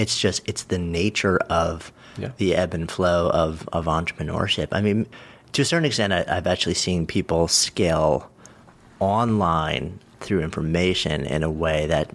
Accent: Port Washington, New York, United States; Not too far from me. I was Port Washington kid.

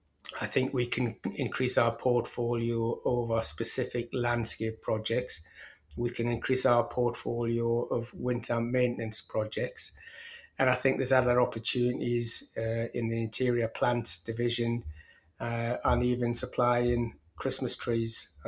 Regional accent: Hebburn, North East England, United Kingdom; Yeah, I'm from a little place called Hebbin, which is sort of halfway between Newcastle and South Shields.

